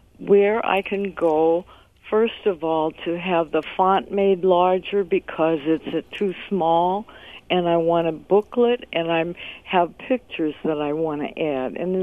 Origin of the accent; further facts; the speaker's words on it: St. Louis, Missouri, United States; I'm 81 years old, and I've been writing my own story since nobody was interested in taking my story. Growing up in World War II in a two-room school, Lutheran school in North St. Louis